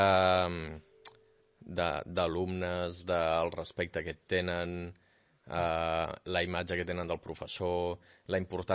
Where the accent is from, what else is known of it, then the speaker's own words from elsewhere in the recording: Piera, Catalonia, Spain; Dic que sóc de Piera. I quan surto de Catalunya, dic que sóc de Catalunya.